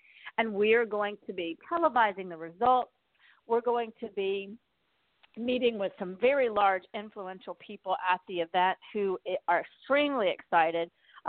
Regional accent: Detroit, Michigan, United States; When you go to China and you talk to them about, hey, we're from Detroit, we're from Michigan, oh, yeah, clearly, automotive.

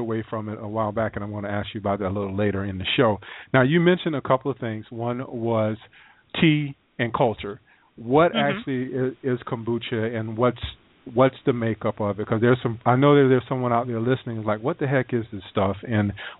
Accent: South Carolina, United States; I'm from South Carolina, so when I think about kombucha, I think about some guy out in the forest, you know, mixing up something like moonshine.

